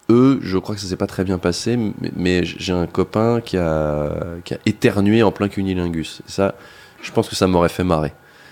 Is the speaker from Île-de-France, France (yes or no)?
yes; Versailles, Île-de-France, France; J'ai grandi là-bas. J'ai passé 22 ans.